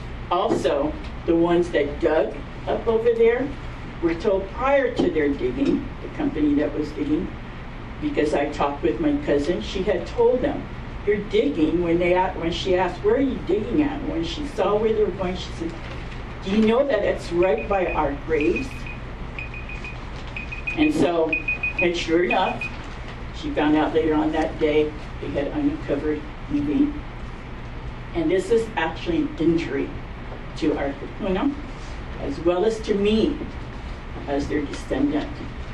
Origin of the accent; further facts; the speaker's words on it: Waihee, Hawaii, United States; from Mount Embusbus, and I am from Waihe'i.